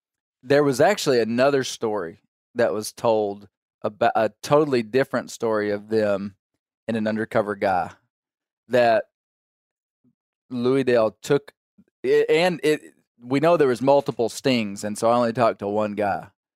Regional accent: Kentucky, United States; I'm from Kentucky. Will you take me turkey hunting in March?

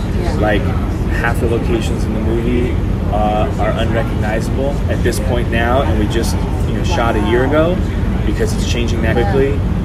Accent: San Francisco, California, United States; the conversations that Jimmy and I had growing up in San Francisco and wanting to turn those into a film.

